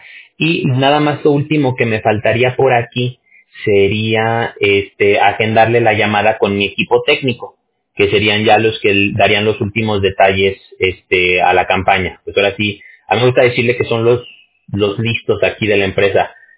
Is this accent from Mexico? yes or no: yes; Mexico; yo soy mexicano